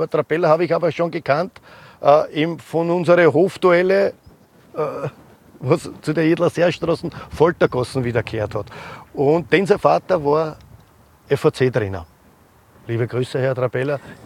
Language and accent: German; Jedlersee, Vienna, Austria; und ich komme aus Jedlersee.